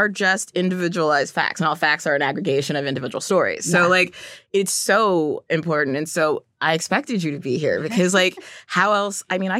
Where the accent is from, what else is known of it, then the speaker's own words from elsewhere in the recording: United States; So it's written like the Italian, pronounced like the French, but I'm an American.